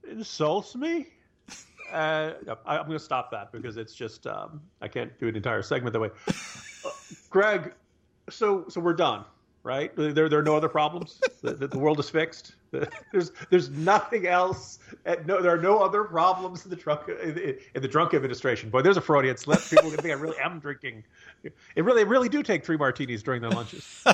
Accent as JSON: {"language": "English", "country": "Ireland", "said": "But, you know, if we complain about our national holiday turning into an excuse for drinking"}